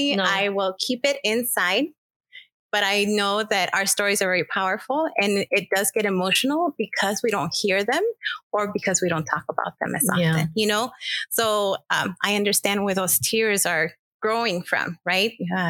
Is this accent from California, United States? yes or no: yes; Inglewood, California, United States; I grew up in California, so Inglewood, and I grew up in a community where there's a large African-American or Black population.